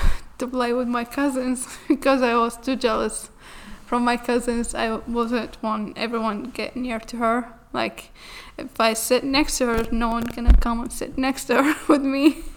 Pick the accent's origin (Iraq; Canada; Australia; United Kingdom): Iraq; English is a second language; moved away as an adult; now in Augusta, United States; But for me, I came direct from Iraq to Augusta.